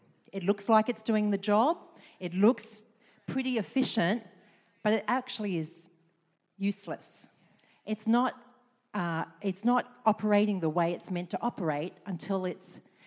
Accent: Australia; Now, girls, I'm from Australia, right? Now, Christmas time in Australia is in the middle of summer, scorching hot.

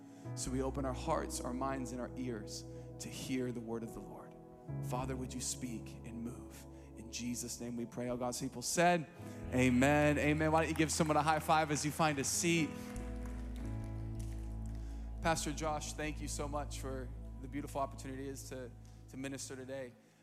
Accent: San Diego, California, United States; I'm from San Diego, California, the land of Shamu.

